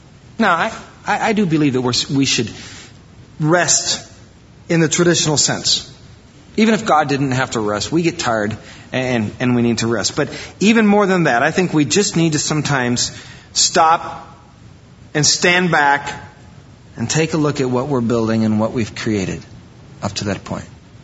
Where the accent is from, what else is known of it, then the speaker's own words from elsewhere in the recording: Iowa, United States; I was from Iowa, so yeah. That was moving up, you know, out of Iowa to Wisconsin. You know, there's no place to go but up when you're from Iowa.